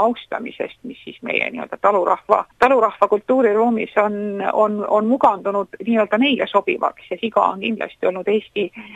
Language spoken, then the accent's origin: Estonian; South Estonia, Estonia; et mina kui Lõuna-Eestlane, et meil on ta ikkagi tinnuspäiv või tõnnuspäiv